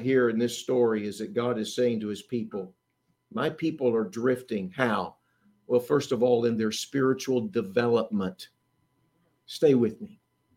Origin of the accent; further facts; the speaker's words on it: Texas, United States; Now, Pastor mentioned that I'm from Texas. Lynn and I live in Texas again.